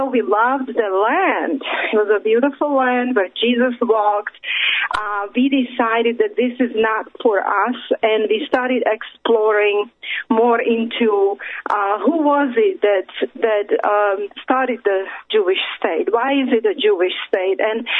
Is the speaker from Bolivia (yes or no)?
no; Slovakia; also born or lived in Czechoslovakia; now in United States; Now it's Slovakia and a Czech Republic, and I am from the Slovak side of Czechoslovakia. So this is where I grew up. But I immigrated to United States.